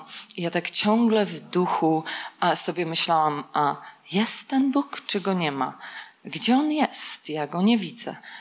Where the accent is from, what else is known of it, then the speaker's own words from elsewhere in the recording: Żurawina, Lower Silesian Voivodeship, Poland; moved away; Ja jestem z Polski, oryginalnie, z Żurawiny koło Wrocławia.